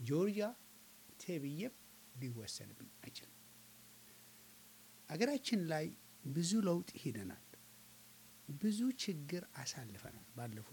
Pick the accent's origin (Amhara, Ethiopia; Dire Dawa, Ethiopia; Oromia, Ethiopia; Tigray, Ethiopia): Tigray, Ethiopia; እኔ የትግራይ ተወላጅ ነኝ፣ አገሬ ግን ኢትዮጵያ ነው።